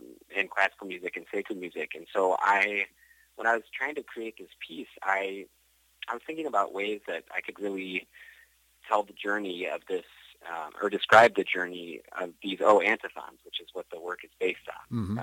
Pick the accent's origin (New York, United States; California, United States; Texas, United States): New York, United States; Buffalo; Yeah, so I grew up in Buffalo, New York, and I started playing piano when I was 10 years old.